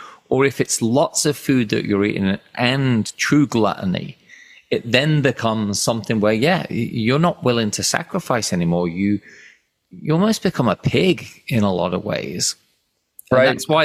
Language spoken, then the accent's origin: English; England, United Kingdom; So being English and knowing the Downton Abbey series, not that I was a big fan, but growing up in a culture where for a lot of time there was a very large amount of poor people in England